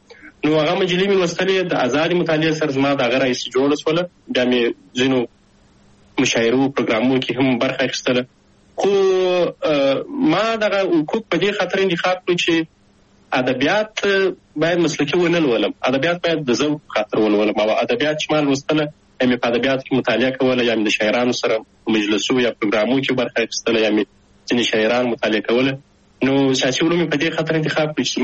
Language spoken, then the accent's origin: Pashto; Shajoy, Zabul, Afghanistan; also born or lived in Kabul; زه اصلا د زابل ولایت د شاجوی ولسوالی یم. تقریبا په 2015 میلادي کې د زابل په شاجوی کې د مسازو په نوم په یوه کلي کې هلته ونړۍ ته راغلم